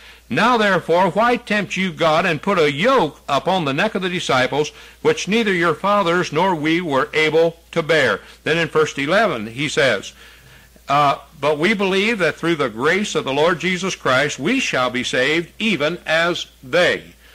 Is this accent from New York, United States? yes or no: no; Lawrenceburg, Indiana, United States; I said, well, I come from Lawrenceburg, Indiana. And so I just drove over here.